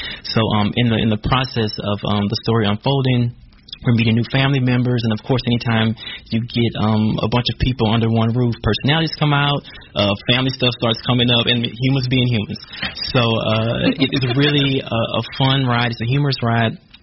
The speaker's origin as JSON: {"language": "English", "town": "Port Allen", "region": "Louisiana", "country": "United States", "moved": "yes", "said": "So I'm originally from Louisiana. I'm from Port Allen, Louisiana, mm-hmm. which is 45 minutes away from New Orleans. Mm-hmm. So as I'm writing the piece, I've been away from home for about 12 years now."}